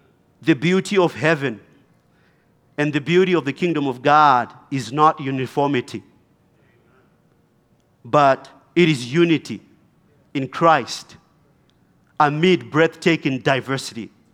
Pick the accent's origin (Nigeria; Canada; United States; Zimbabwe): Zimbabwe; born there; I was born in Zimbabwe. My people group is the Shona people group.